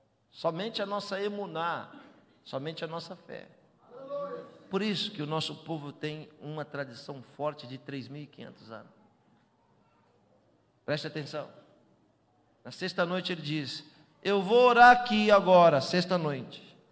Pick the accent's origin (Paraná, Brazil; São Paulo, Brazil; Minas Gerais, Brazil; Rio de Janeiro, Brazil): São Paulo, Brazil; eu tinha 14 anos de idade, em uma comunidade na zona sul de São Paulo, de onde eu sou oriundo, com 100 judeus.